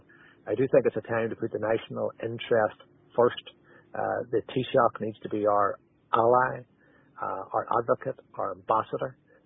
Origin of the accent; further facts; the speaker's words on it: Northern Ireland, United Kingdom; hundreds of thousands of people here, including many unionists now, getting their Irish passports because we are Irish citizens.